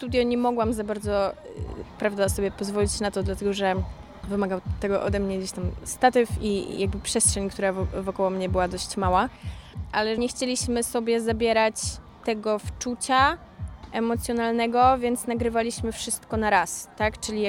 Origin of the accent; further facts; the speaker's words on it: Biłgoraj, Lublin Voivodeship, Poland; wtedy była wielka celebracja tegoż wydarzenia w Biłgoraju i zawsze jako dzieciak uczestniczyłam w tym